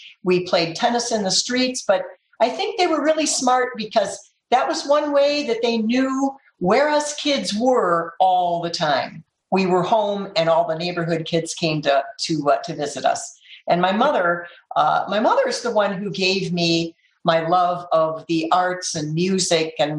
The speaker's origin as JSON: {"language": "English", "town": "Detroit", "region": "Michigan", "country": "United States", "tie": "born or raised there", "said": "I grew up in Detroit. My father was a firefighter. My mother was a homemaker."}